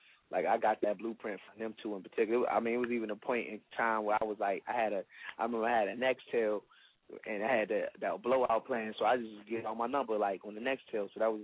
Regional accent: Orange, New Jersey, United States; First and foremost, I'm originally from Jersey. I was born in Jersey. I was born in Orange, New Jersey.

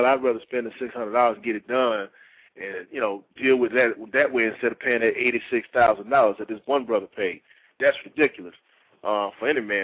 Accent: United States; But the issue, I think, is as an American, as a country, is that we need to learn how to put our families back together

